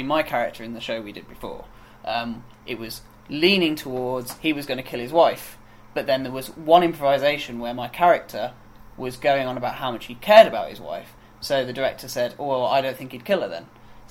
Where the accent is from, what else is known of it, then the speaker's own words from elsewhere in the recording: Sutton Coldfield, West Midlands, United Kingdom; Well, I mean, I come from Sutton Coldfield in Birmingham.